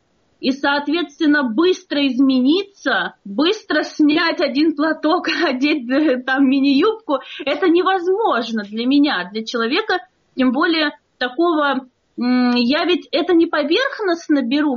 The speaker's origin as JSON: {"language": "Russian", "region": "Chechnya", "country": "Russia", "said": "мы из Чечни, и видели, поначалу я ведь была в платке, в длинных одеждах, и тут выяснялось, что я чеченка."}